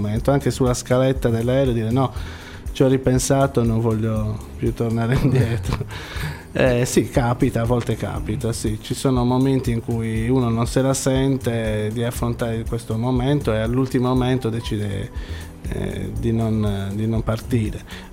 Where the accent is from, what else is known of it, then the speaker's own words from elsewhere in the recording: Senegal; now in Cagliari, Italy; Io sono senegalese ma mi sento anche cagliaritano, mi sento parte di questa città